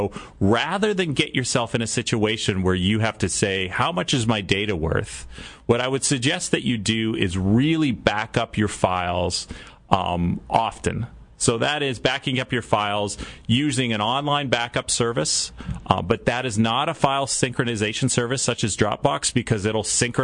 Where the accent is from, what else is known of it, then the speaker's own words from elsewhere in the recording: Canada; I'm Canadian